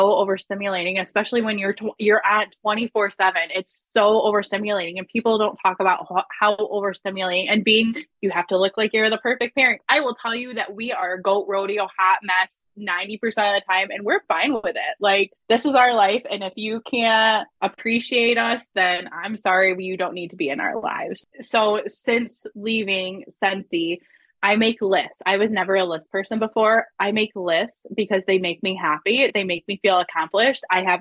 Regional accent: Michigan, United States; for sure say that good old home state of Michigan, Amway is the worst one.

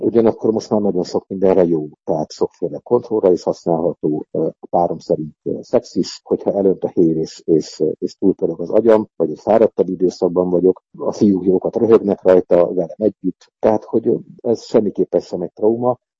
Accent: Budapest, Hungary; born there; én mindig is egy ilyen elfelejtett fővárosi fickó voltam. Budapesten születtem, itt dolgoztam mindig is, most is itt dolgozom.

